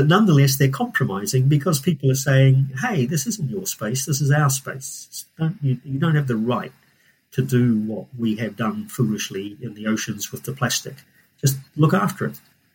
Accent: New Zealand; also born or lived in Scotland; now in Cambridge, United Kingdom; I'm from New Zealand. I did my PhD in New Zealand, and I think it was actually the first ever PhD in astronomy in New Zealand. And then I came over to Scotland, stayed there for not very long, 4 or 5 years, and then moved down to Cambridge

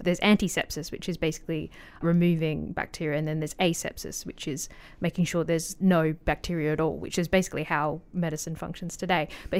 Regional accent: Australia; because I'm Australian, this was a very big news story

